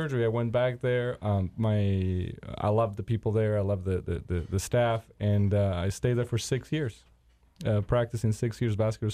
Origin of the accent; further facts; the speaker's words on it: Pennsylvania, United States; The truth of the matter is, I come from Pennsylvania, and I make my patients walk a lot.